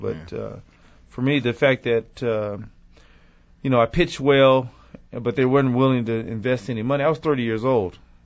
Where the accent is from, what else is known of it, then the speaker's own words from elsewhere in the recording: San Diego, California, United States; And so when we were raised in San Diego, I mean, that was something that we did on Sunday was go to church.